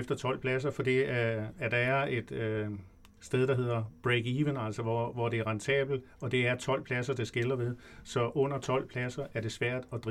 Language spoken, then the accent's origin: Danish; Hashøj, Zealand, Denmark; det er ikke fordi, jeg er fra Korsør, jeg er sådan set fra den anden ende af kommunen, fra Hashøj.